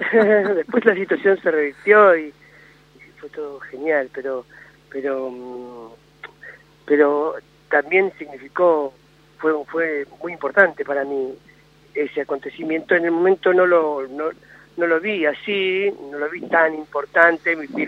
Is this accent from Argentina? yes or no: yes; Buenos Aires, Argentina; Yo soy de Buenos Aires. Uh-huh. Soy de Buenos Aires. Mi mamá vino de Bolivia cuando era chiquita.